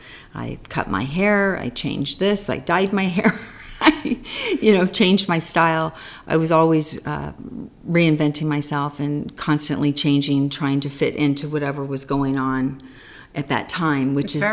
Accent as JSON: {"language": "English", "region": "California", "country": "United States", "tie": "born or raised there", "moved": "as an adult", "lives_now": "Paris, France", "said": "I grew up in California and then was discovered by an agency in France to be a model. And I went over to Paris for 6 weeks to do the collections and basically never came home."}